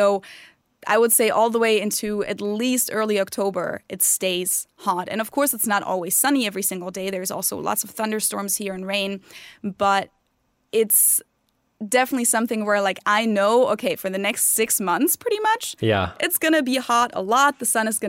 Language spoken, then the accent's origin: English; Munich, Bavaria, Germany; my street that I live on, where I grew up in Munich, it's a direct connection to two lakes in the area.